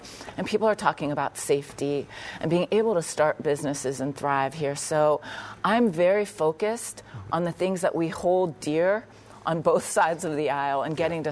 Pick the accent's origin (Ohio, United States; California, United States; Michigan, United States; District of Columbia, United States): Ohio, United States; Youngstown; I grew up in Youngstown, ended up in a tent in the middle of winter, a lot of abuse and neglect, moved 18 times before I was 12.